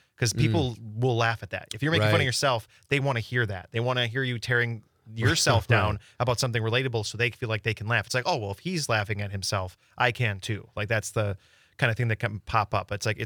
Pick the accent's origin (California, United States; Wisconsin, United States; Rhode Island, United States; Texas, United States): Wisconsin, United States; Milwaukee; And so it's like an hour to them, 2 hours to where I grew up. And so I'm from Milwaukee.